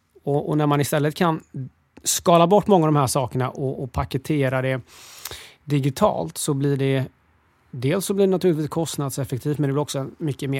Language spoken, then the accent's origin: Swedish; Gothenburg, Västra Götaland County, Sweden; now in Stockholm, Sweden; Älskar att ni älskar Göteborg, min hemstad. Men det är vår i Stockholm för första gången